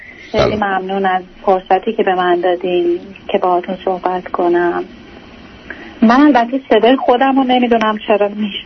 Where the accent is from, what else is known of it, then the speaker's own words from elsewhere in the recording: Iran; من در ایران به دنیا اومدم در یکی از شهرستانهای ایران